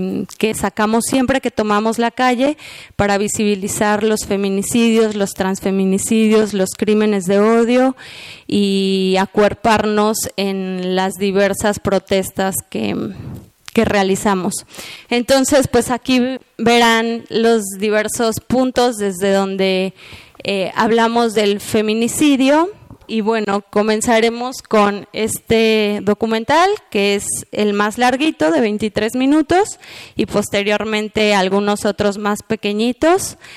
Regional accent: Oaxaca, Mexico; Soy de Oaxaca, México

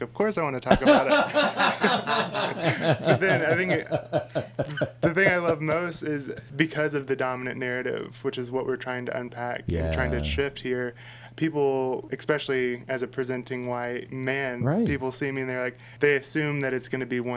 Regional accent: Appalachia, United States; And I'm from Appalachia. My family's from Appalachia, a long line of coal miners. So it's just like, that's a part of my American identity.

